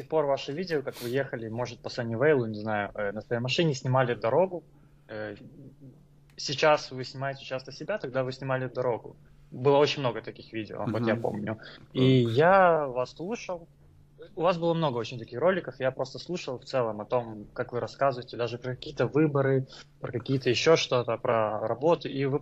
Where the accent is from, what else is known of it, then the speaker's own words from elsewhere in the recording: Odesa, Odesa Oblast, Ukraine; Да, да, я из Одессы.